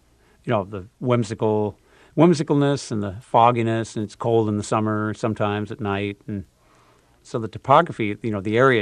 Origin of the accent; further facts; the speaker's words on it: Montana, United States; So when I was growing up in Montana, the four seasons were so different from each other